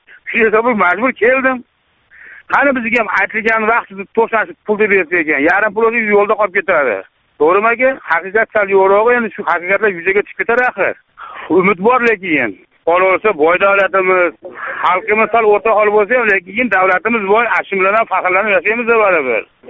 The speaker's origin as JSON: {"language": "Uzbek", "town": "Asaka", "region": "Andijan Region", "country": "Uzbekistan", "said": "Men o'zim Andijondanman. Andijon Asakasidaman"}